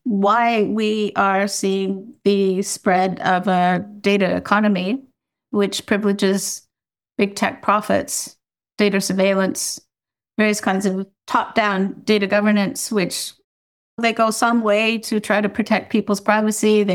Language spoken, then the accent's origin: English; Canada; I'm a Canadian